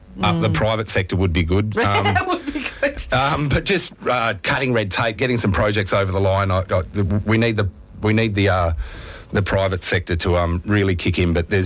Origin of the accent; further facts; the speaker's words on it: Northern Territory, Australia; As an Australian, that's terrible. As a Territorian, you know, there's a heap of cash coming our way